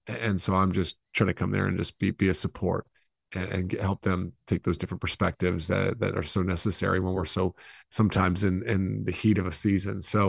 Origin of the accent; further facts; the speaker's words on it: United States; moved away as an adult; Yeah, I grew up playing basketball in the States